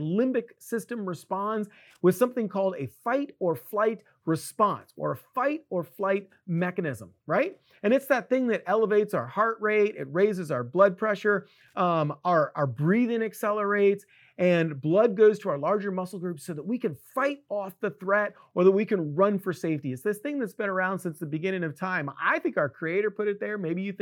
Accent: Florida, United States; Now, I grew up in Florida.

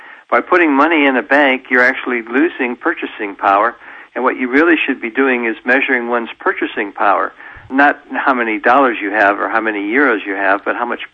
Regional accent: United States; I remember as a kid in the 1950s growing up in the States

